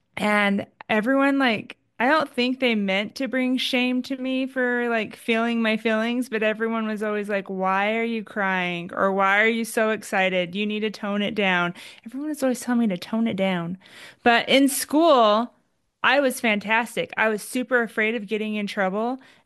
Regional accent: Oregon, United States; now in Boise, United States; I am currently by Boise, Idaho. Originally, I'm from like an hour away in Oregon in a small farming town. But yeah, right now I'm in Boise.

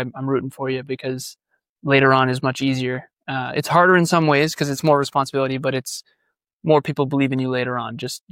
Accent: Massachusetts, United States; So big Irish Catholic family, born and raised in Massachusetts.

